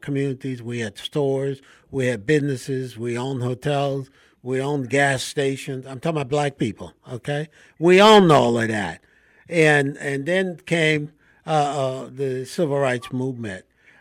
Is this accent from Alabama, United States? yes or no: yes; Mobile, Alabama, United States; I was born here in Mobile, Alabama, and I remember when we couldn't go to the restaurants and sit down, or when we took the Greyhound bus from Mobile to my grandmother and grandfather's place over in Daphne, we had to sit in the back of the bus.